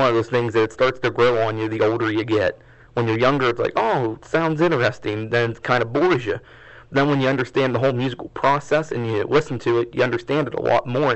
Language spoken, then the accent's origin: English; West Virginia, United States; We're from West Virginia, and about 10 minutes from where our college is at, there is the Wheeling Symphony.